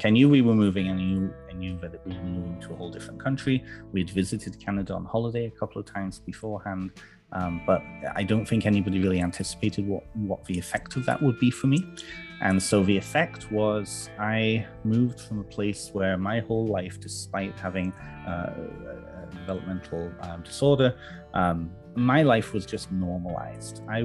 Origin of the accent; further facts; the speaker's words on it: Wales, United Kingdom; So originally, I'm from the UK. I'm from North Wales, which is kind of the area just kind of west of Liverpool, Manchester, and that whole stretch of coast.